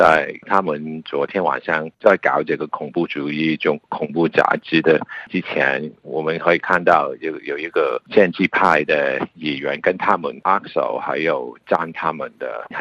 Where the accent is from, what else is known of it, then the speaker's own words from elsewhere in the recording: Hong Kong; 我作为香港人，我可以看